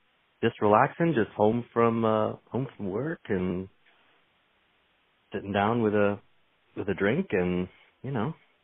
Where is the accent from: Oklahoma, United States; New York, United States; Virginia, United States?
Virginia, United States; Fairfax; Yep. Yeah, I am. Yeah, I grew up in Fairfax, Virginia. So, you know, a few minutes outside Washington, D.C.